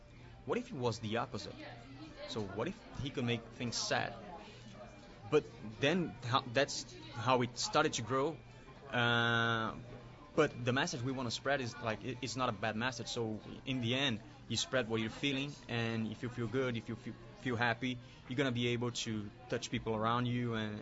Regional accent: Brazil; English is a second language; I'm from Brazil

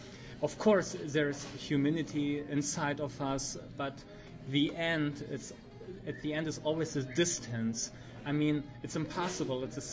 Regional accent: Germany; I am from Germany

